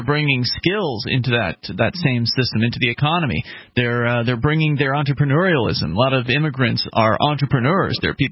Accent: Sarasota, Florida, United States; Let's go to Bill listening in Florida to WSRQ in my hometown, Sarasota, Florida.

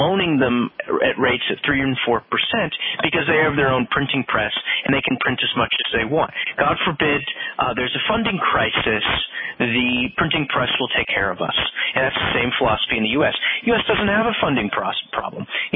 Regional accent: the South, United States; I'm from the South, and I never wanted to go outside anyway because it was so hot all the time.

